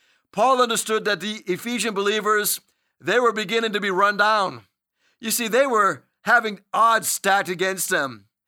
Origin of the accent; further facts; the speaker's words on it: New England, United States; because I'm from New England, I've been to the place where this Cheers supposedly came up with the idea of their location.